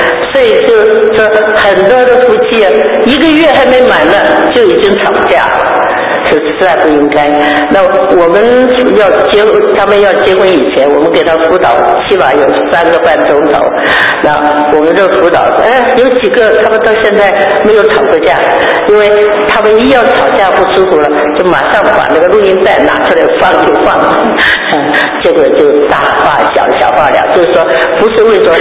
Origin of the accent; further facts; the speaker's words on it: China; 我们中国人讲江山易改，本性难移